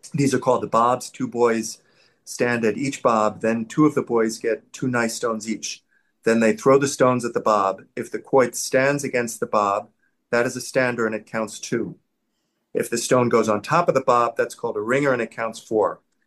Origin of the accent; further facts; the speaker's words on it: New York City, New York, United States; So we grew up in New York City. We lived in an apartment building in Queens, and we all went to high school in New York City, the three of us, children.